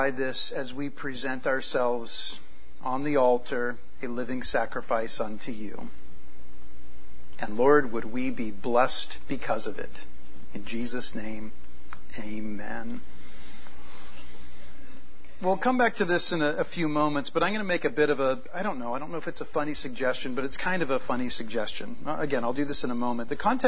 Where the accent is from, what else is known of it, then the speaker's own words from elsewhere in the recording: California, United States; We did a little experiment some years ago, like, I'm from California. That doesn't justify it. In California, it's a rolling stop, right?